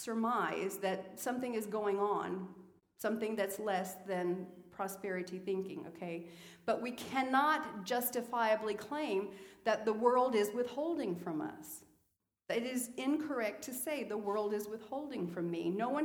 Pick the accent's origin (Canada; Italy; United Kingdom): Italy; When I was a little girl growing up in Italy